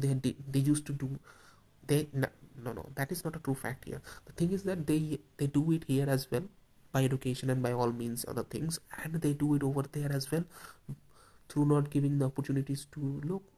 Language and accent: English; India; such Indians doing great things in foreign countries, and then we talk about how proud we are for being an Indian.